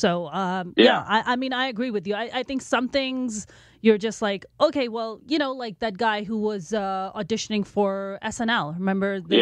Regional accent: Pakistan; Pakistani, but that's cool.

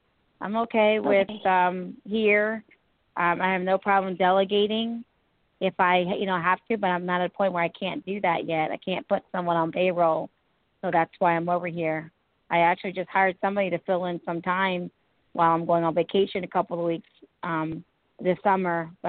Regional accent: Pennsylvania, United States; Yeah, I'm from Pennsylvania.

